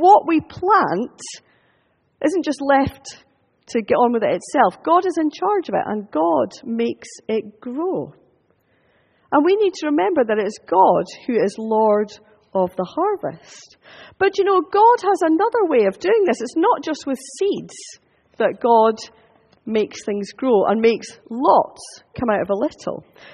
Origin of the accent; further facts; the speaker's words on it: Scotland, United Kingdom; It's okay, I'm allowed to say that. I am Scottish, okay?